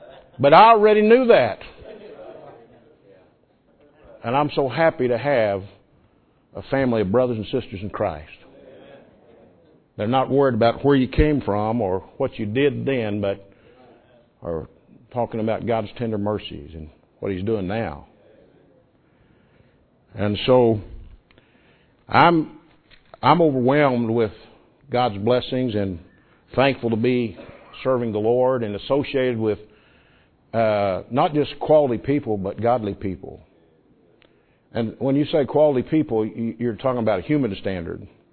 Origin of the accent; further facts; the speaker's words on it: Oklahoma, United States; also born or lived in New England, United States; now in Texas, United States; We're originally from Oklahoma.